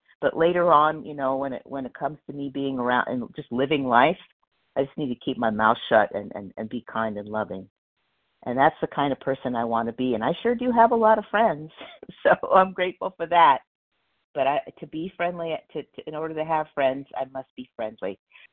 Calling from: Palmdale, California, United States; I'm a compulsive overeater in Palmdale, California, which is in Los Angeles County.

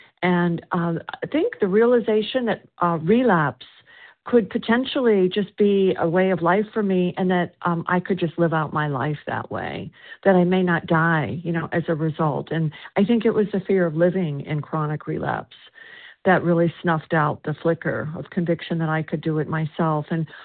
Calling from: South Carolina, United States

